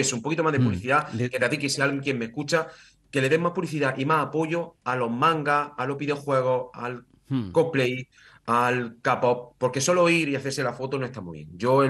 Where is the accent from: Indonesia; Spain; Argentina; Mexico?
Spain; Almería, Andalusia; porque somos de Almería y sabían que éramos colaboradores.